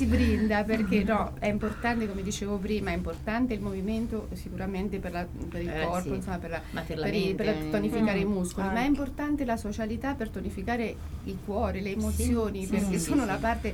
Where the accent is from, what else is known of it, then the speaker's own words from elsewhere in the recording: Molise, Italy; Io sono non sono umbra, sono molisana